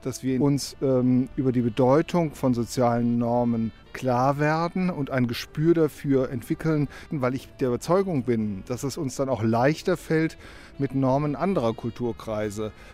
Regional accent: Heidelberg, Baden-Württemberg, Germany; dass man sich in Heidelberg, wo ich herkomme, eben anders verhält

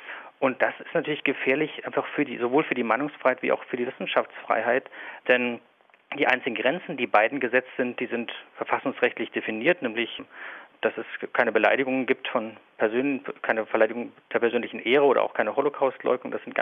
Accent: East Germany, Germany; Ich bin in der DDR groß geworden.

